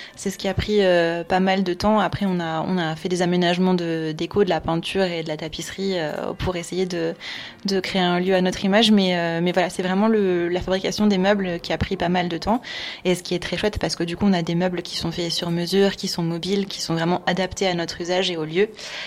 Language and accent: French; Romans-sur-Isère, Auvergne-Rhône-Alpes, France; Ah, moi, je suis de Romans. J'ai grandi à Romans.